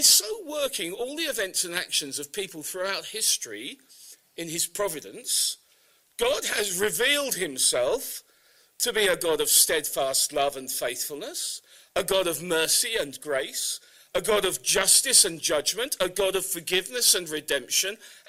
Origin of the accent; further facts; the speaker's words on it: United Kingdom; It's no more unfair than my being British is unfair because my dad was British. Excuse me. I'm born with all of the advantages and the disadvantages of being born